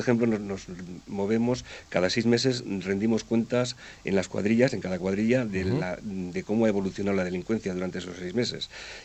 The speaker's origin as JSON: {"language": "Spanish", "region": "Basque Country", "country": "Spain", "said": "Pero los alaveses lo entendemos perfectamente."}